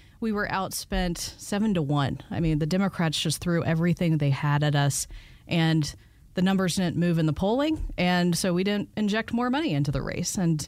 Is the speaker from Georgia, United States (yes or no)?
yes; Tucker, Georgia, United States; We popped around for quite some time, and then we settled in to my mom's hometown in Tucker, Georgia. And so that's where I hearken from, and that's my hometown.